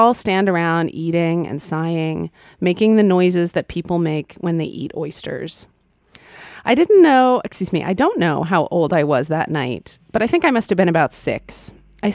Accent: Oklahoma, United States; my first book, A Homemade Life, is about, you know, growing up in Oklahoma

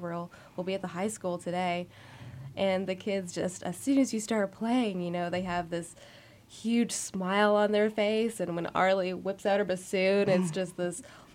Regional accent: Toronto, Ontario, Canada; now in Cleveland, United States; I'm originally from Toronto, Ontario, Canada.

